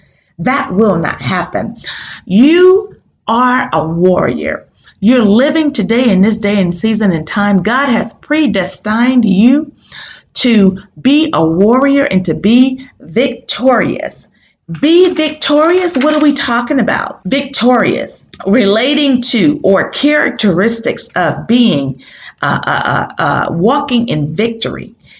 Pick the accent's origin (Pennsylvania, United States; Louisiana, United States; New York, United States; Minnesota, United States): Louisiana, United States; New Orleans; I am from New Orleans and I can understand my entire family was displaced from Hurricane Katrina.